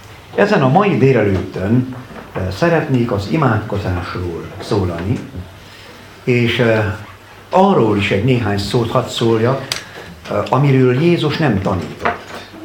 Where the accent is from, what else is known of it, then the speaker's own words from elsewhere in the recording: Nagyszalánta, Baranya, Hungary; hát én Nagy Szalantáról jöttem, ott élek